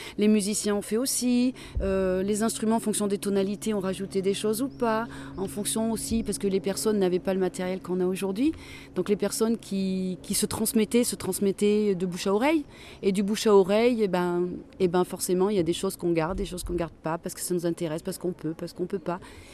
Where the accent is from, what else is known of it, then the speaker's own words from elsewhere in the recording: Auvergne-Rhône-Alpes, France; je suis originaire du Cantal.